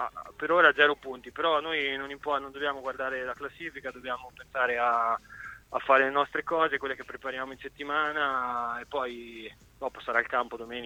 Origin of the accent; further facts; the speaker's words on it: Ancona, Marche, Italy; Ci sono cresciuto in Ancona